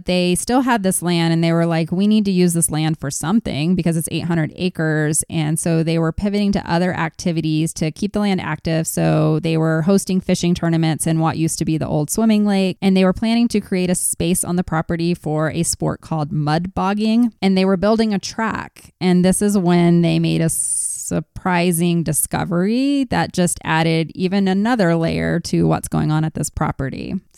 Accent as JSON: {"language": "English", "town": "Dallas", "region": "Texas", "country": "United States", "tie": "born or raised there", "said": "The one I went to growing up in Dallas, Texas had a death on one of my favorite rides."}